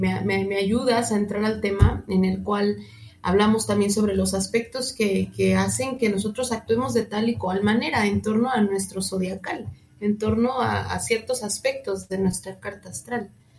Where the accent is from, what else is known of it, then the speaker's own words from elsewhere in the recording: Mexico; porque como mexicanos tenemos una gama increíble de lechugas, ¿no?